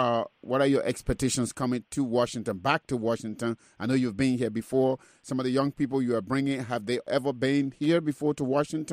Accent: Liberia; I attend the primary and secondary schools in Africa, back in my home country of Liberia.

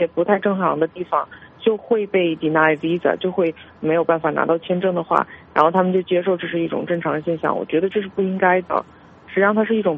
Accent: Canada; 我是加拿大人

